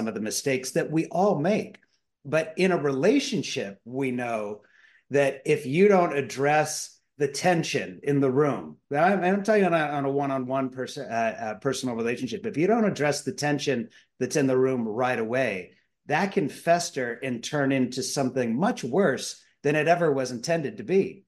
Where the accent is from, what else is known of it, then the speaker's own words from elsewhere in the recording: San Francisco, California, United States; There's a little bit of a scab picking there because I'm from San Francisco.